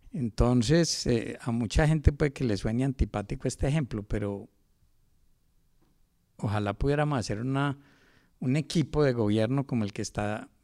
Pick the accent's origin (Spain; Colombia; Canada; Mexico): Colombia; como somos colombianos